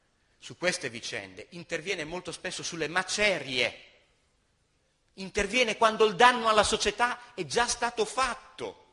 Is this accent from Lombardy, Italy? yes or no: no; Emilia-Romagna, Italy; io vengo da una regione, l'Emilia-Romagna, e in particolare vengo dalla Romagna, dalla Riviera Romagnola